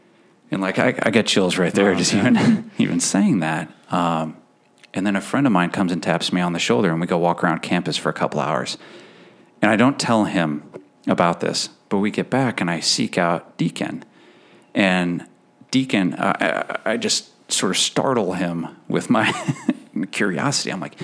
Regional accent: Iowa, United States; I'm from Iowa.

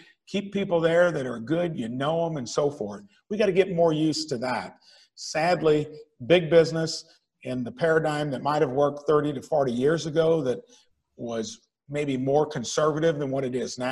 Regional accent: Jasper, Indiana, United States; like in my hometown of Jasper, Indiana, probably the most entrepreneurial place per capita in the state of Indiana

